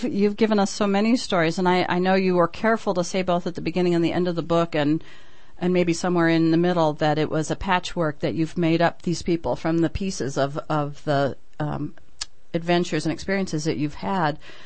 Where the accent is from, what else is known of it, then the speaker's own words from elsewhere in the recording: California, United States; I'm a homegrown Californian, so we don't know too much about you East Coasters.